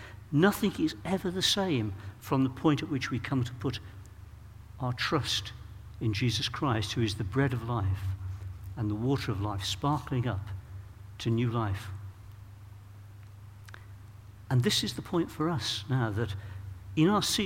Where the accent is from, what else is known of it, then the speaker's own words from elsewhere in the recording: Birmingham, West Midlands, United Kingdom; I supported Aston Villa because I was a Brummie. I grew up in Birmingham